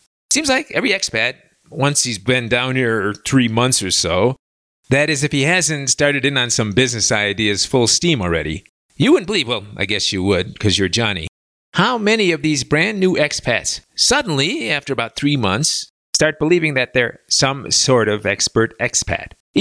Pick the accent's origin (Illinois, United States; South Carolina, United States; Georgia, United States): Illinois, United States; Evanston; I'm from Evanston, Illinois myself, but I went to school in Chicago.